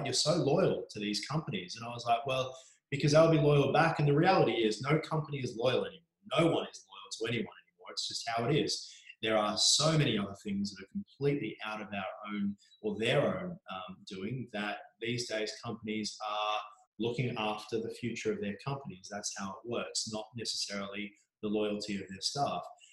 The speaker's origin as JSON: {"language": "English", "town": "Mornington Peninsula", "region": "Victoria", "country": "Australia", "tie": "born or raised there", "said": "I grew up on the Mornington Peninsula. As much as I love the beach, I was always frustrated by the isolation of growing up down there."}